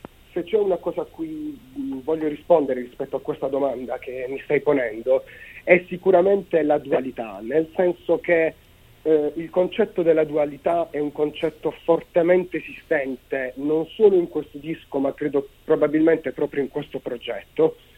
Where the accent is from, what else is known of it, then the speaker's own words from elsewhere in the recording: Bari, Apulia, Italy; Proprio a capoluogo, sono nato a Bari, nel capoluogo di regione.